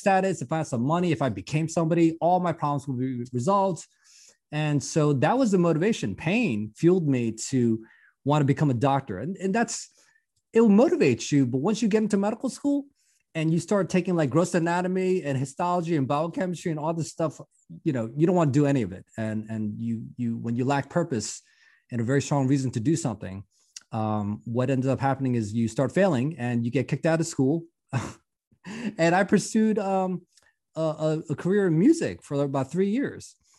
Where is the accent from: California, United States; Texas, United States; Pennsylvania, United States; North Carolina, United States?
Pennsylvania, United States; Philadelphia; but I grew up really poor in Philadelphia. My parents were dry cleaners